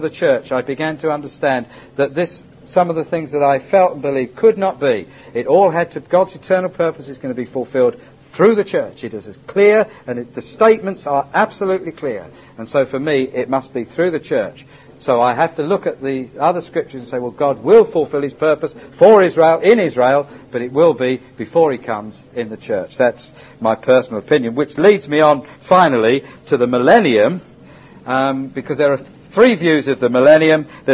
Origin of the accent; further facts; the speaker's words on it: England, United Kingdom; Yeah, well, I'm British as well. Yeah, I don't believe in Messianic congregations, no. Don't believe that, personally. Yeah, as I'm an English Christian